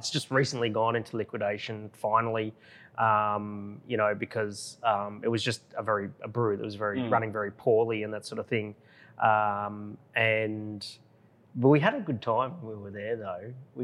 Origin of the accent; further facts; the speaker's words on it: Queensland, Australia; I'm originally from Queensland.